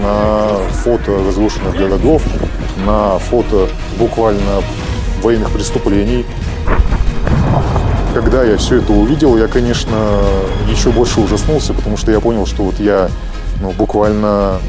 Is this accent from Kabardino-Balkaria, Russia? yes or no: no; Tyumen, Tyumen Oblast, Russia; я родом из Тюмени, я проходил службу в Бурятии.